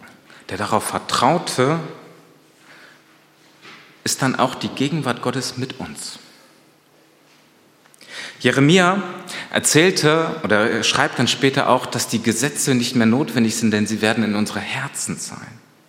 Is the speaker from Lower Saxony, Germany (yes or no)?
no; North Rhine-Westphalia, Germany; also born or lived in USSR; now in Jena, Germany; ich bin in der ehemaligen UdSSR groß geworden, beziehungsweise geboren. Groß geworden bin ich in Nordrhein-Westfalen, in Zwistalheim, also im Rhein-Sieg-Kreis